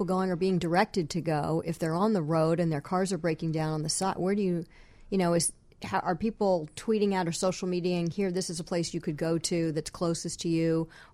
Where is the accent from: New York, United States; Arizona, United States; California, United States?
New York, United States; And I'm from New York, so I get it.